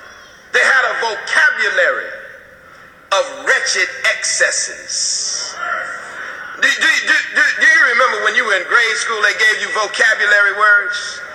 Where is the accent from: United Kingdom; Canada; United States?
United States; New York; I grew up in New York, and I remember in New York at one time there was a Manufacturers Hanover Bank